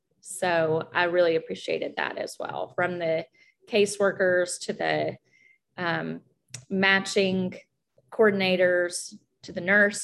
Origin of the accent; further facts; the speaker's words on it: Tennessee, United States; also born or lived in Knoxville; And then I'm from Tennessee. So I had actually lived in Knoxville for a couple of years.